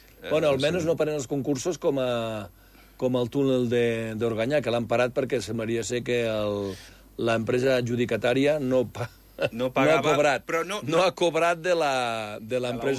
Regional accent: Andorra

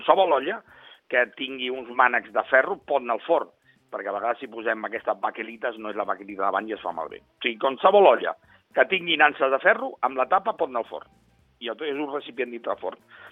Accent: L'Hospitalet de Llobregat, Catalonia, Spain; Perquè els catalanes tenim, jo sóc d'Hospitalet, lògicament, tenim la mania d'anar a menjar les dugues.

